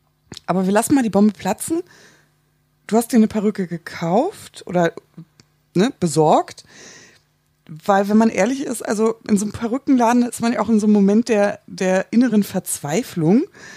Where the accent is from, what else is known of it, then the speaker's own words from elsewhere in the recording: Hamburg, Germany; ich komme aus Hamburg